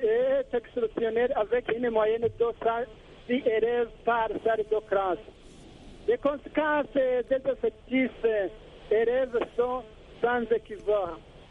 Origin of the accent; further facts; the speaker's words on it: Burundi; Chez nous, au Burundi, malgré les efforts déployés pour la construction des infrastructures scolaires, celles-ci restent insuffisantes.